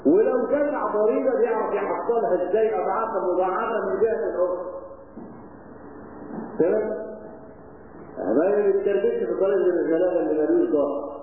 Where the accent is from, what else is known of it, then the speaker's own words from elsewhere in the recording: Egypt; احنا عادتنا كمصريين